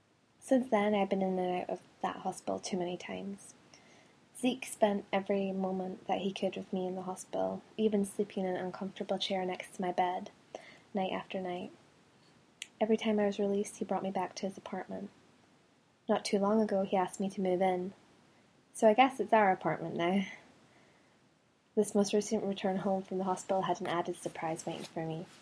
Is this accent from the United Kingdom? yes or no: yes; Scotland, United Kingdom; accent: Scottish; And before you ask, yes, this really is my accent. It's actually a Scottish accent, and I'm rather proud of it.